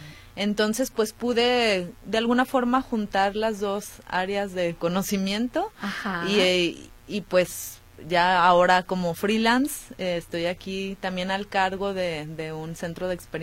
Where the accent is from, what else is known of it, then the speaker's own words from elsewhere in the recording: Guadalajara, Jalisco, Mexico; Sí, yo soy de Guadalajara.